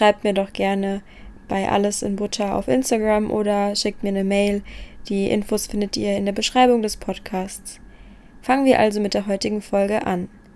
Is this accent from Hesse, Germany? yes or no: yes; Hesse, Germany; in Europa im Taunus, also eigentlich sehr nah, wo ich wohne bzw. wo ich herkomme.